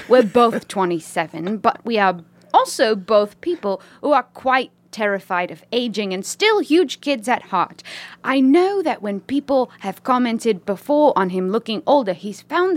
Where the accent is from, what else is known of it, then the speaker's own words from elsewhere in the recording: New York, United States; No, I'm from upstate New York.